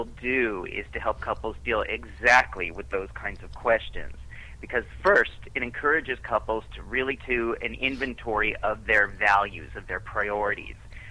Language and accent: English; California, United States; And at the same time, living in California, growing up in California, you get used to a lot of unstable stuff with the ground.